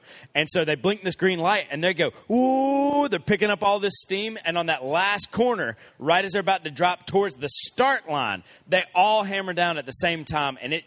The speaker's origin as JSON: {"language": "English", "town": "Columbus", "region": "Georgia", "country": "United States", "said": "I'm from Columbus, Georgia, which is right on the Alabama line, right near the Chattahoochee."}